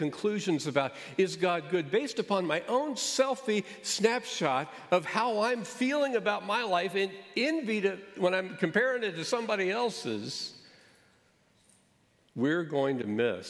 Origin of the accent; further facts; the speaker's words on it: Kansas City, United States; I grew up outside of Kansas City in a happy home.